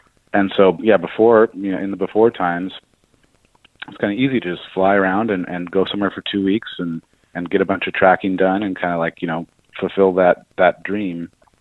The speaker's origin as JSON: {"language": "English", "town": "Seattle", "region": "Washington", "country": "United States", "said": "I'm from Seattle, so it really reminds me of the Northwest"}